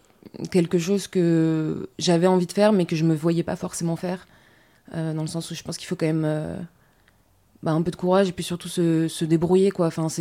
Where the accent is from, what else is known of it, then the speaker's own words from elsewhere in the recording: Paris, Île-de-France, France; j'ai 22 ans et je viens de Paris.